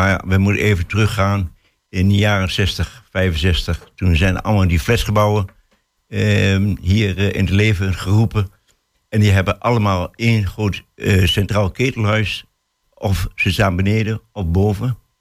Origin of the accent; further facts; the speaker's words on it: Hengelo, Overijssel, Netherlands; Ik noem maar eventjes Hengelo, want ik kom uit Hengelo.